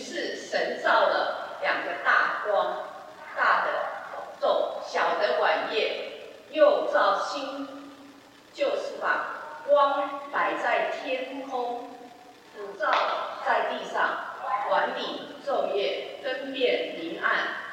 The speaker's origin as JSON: {"language": "Chinese", "country": "China", "said": "其实我们中国人说的啦，我们中国人说什么？早上要吃得好，中午要吃得饱，晚上要吃得少。"}